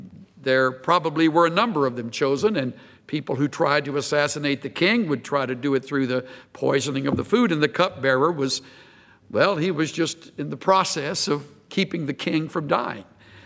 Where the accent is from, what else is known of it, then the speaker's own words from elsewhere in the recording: El Campo, Texas, United States; I'm from El Campo. And outside of Texas, most folks kind of chuckle when they hear that.